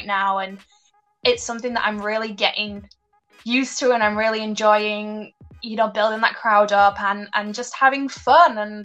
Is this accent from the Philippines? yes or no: no; England, United Kingdom; now in New Zealand; I think it's the mix of being English and now Kiwi. It just mixes around. So no one actually knows where I'm from, even though the big Union Jack gives it away.